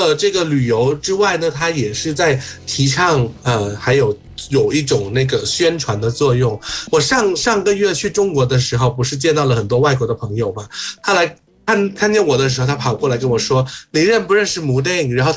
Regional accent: Thailand; Chinese is a second language; 来自肯卡索迪卡。

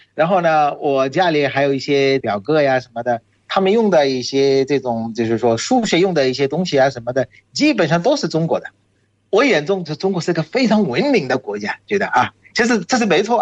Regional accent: Bangladesh; Chinese is a second language; 我们孟加拉人，我相信啊

